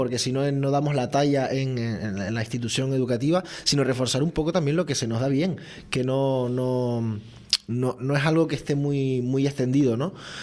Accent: Canary Islands, Spain; a la hora de ir a la universidad, pues salí de la isla y me fui a Las Palmas de Gran Canaria

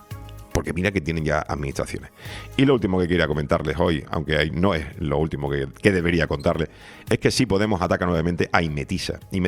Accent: Canary Islands, Spain; como no tenemos ni catalán, ni valenciano, ni euskera para que nos diferenciemos como canarios

